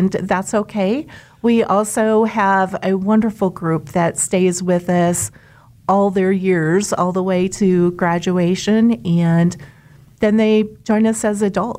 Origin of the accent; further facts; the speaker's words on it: Nebraska, United States; also born or lived in Kansas; I lived 2 years in Kansas, my first 2 years of my life. And then my parents moved a whole 4 miles all the way into Nebraska.